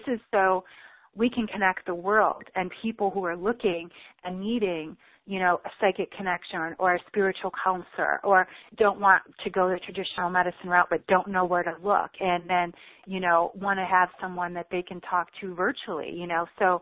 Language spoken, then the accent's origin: English; Chicago, Illinois, United States; I was one of those people who was, oh, no, I'm not from there. I'm from Chicago. It's okay. When I was traveling in Europe, yeah, I'm from Chicago.